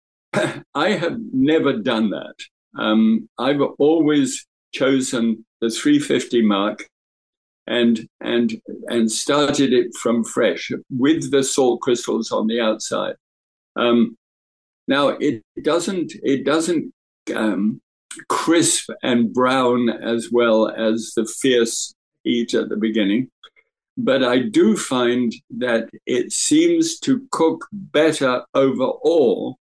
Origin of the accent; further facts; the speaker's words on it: Scotland, United Kingdom; I'm Scottish, and I was pillaged 500-600 years ago by people from Norway and Sweden.